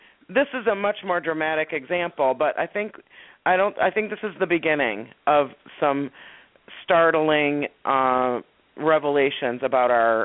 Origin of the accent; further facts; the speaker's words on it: Ann Arbor, Michigan, United States; I do want to give one shout out to my hometown of Ann Arbor, Michigan